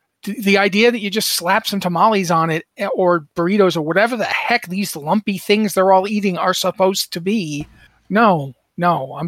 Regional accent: United States; I'm a mutt. I'm an American mutt.

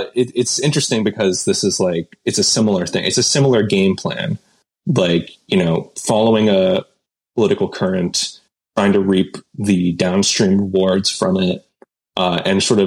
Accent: Canada; I'm Canadian. But we get a lot of American culture here.

